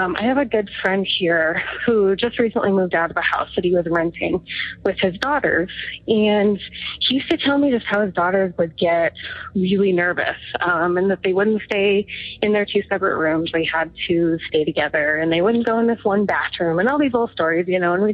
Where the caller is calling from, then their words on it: Montana, United States; also born or lived in Florida; I'm calling from Montana. I called back a few weeks ago, and my story was I had moved back from Florida